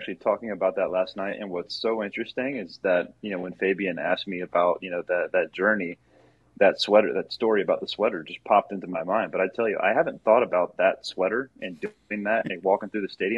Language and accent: English; North Carolina, United States; now in Los Angeles, United States; Los Angeles is it's totally different than, what I had growing up. I'm from the East Coast, small town outside of Raleigh, North Carolina.